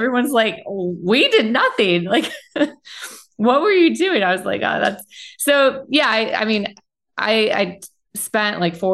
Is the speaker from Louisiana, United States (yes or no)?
no; Ohio, United States; I grew up in Ohio and, there's kind of a lot of that going on.